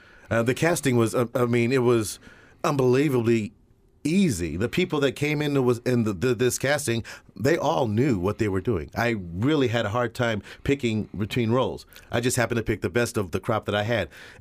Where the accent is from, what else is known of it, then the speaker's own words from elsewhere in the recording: Tennessee, United States; I'm from Tennessee, and I've been doing corn, and I got this nice little redneck.